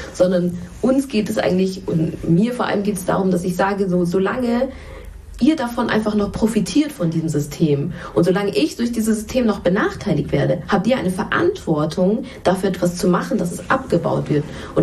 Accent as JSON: {"language": "German", "town": "Munich", "region": "Bavaria", "country": "Germany", "said": "ich komme ja auch aus München"}